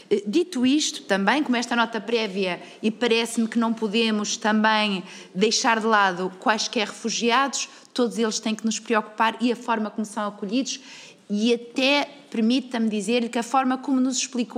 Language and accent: Portuguese; Minho, Portugal; diz-se na minha terra, porque eu também sou minhota